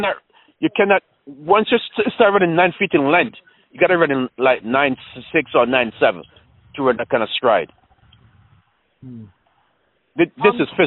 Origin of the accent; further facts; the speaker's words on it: Jamaica; now in Toronto, Canada; I know I'm from Jamaica. I still talk Jamaican.